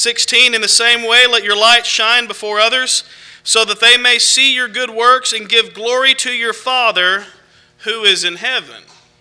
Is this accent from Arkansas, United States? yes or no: yes; Arkansas, United States; Now, I'm from Arkansas, and I'm not very good at math